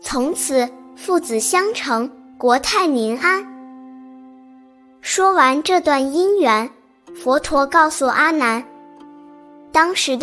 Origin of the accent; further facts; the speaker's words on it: China; 我们中国人讲孝亲尊师这四个字